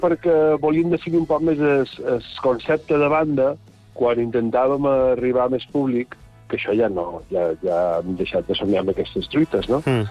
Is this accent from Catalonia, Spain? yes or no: no; Balearic Islands, Spain; accent: Mallorcan; also born or lived in Madrid; És perquè la meva llengua vehicular sempre ha estat el mallorquí a casa, el català